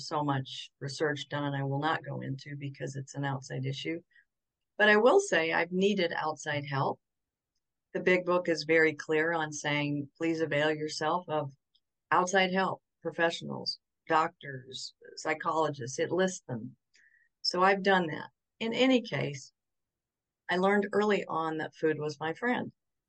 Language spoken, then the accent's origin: English; the South, United States; I grew up in the South and I would eat all of it that I could stuff.